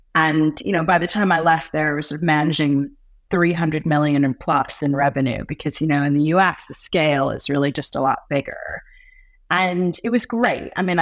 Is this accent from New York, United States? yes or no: yes; New York City, New York, United States; I grew up in New York City and outside New York City. I really spent my entire life there.